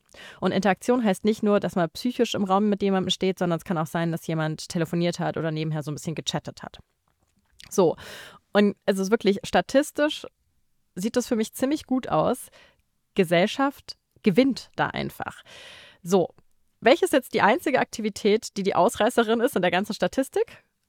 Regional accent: Garmisch-Partenkirchen, Bavaria, Germany; born there; Aber also Garmisch-Partenkirchen, meine Geburtsstadt, da wird ordentlich geschippt.

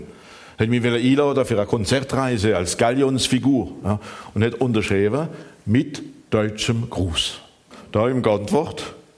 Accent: Gunsbach, Grand Est, France; Günzbach war natürlich meine Heimat. Ich bin in Kaisersberg geboren, aber in Günzbach aufgewachsen.

